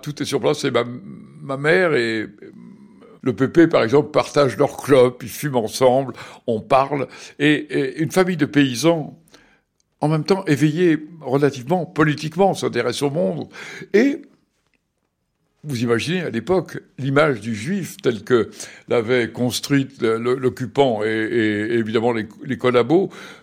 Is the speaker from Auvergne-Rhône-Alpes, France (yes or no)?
no; Paris, Île-de-France, France; Et en général, les gens méfiants. On vient de Paris, on est des étrangers.